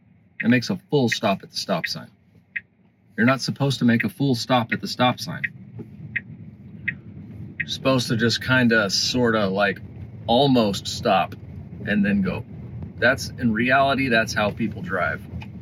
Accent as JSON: {"language": "English", "region": "California", "country": "United States", "tie": "born or raised there", "said": "I'm in my hometown pretty much always. So I don't know how people drive in other states. I have no fucking clue. But here in California, we do not make full stops at stop signs."}